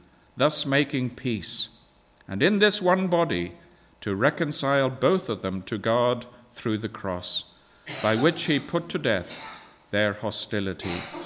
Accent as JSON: {"language": "English", "country": "Zambia", "tie": "born or raised there", "said": "I grew up in Zambia, and at one stage, there was a division between"}